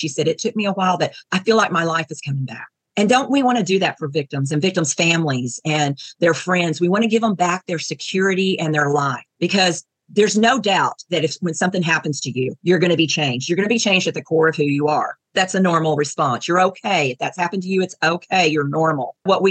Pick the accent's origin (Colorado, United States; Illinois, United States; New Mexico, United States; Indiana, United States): Colorado, United States; So we're from Colorado originally. We've just moved to Texas.